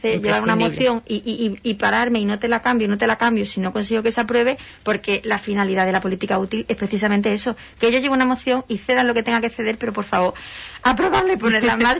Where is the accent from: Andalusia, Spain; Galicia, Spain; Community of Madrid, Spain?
Andalusia, Spain; Huelva; todo el mundo sabe que soy la de Huelva